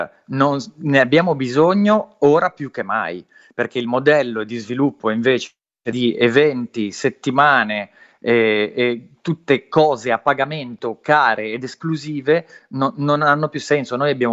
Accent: Genoa, Liguria, Italy; now in Milan, Italy; Io sono un genovese arrivato a Milano, nella metropoli costosa, poi col background di tirchieria genovese che si racconta

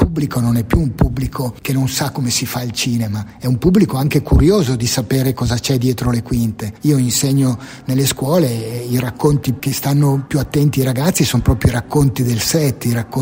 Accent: Milan, Lombardy, Italy; siamo di Milano, abbiamo sempre fatto il film a Milano

